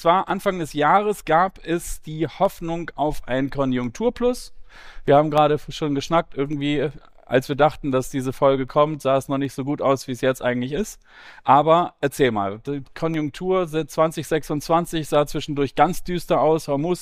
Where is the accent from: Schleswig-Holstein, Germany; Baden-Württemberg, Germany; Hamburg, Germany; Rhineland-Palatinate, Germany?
Hamburg, Germany; weil ich komme aus Hamburg und Michael aus Leverkusen.